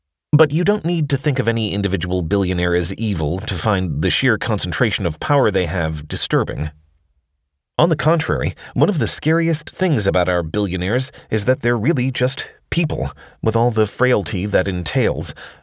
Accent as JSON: {"language": "English", "town": "San Francisco", "region": "California", "country": "United States", "tie": "born or raised there", "said": "Last summer, I was wandering around the neighborhood where I grew up in San Francisco"}